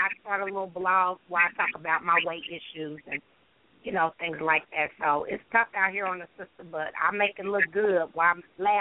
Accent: Dallas, Texas, United States; born there; now in Cincinnati, United States; I was born in Dallas, Texas, but I live in Cincinnati, Ohio.

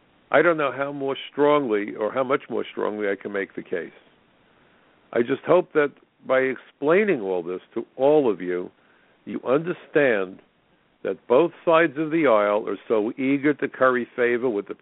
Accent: United States; I don't know about you folks, but I'm an American.

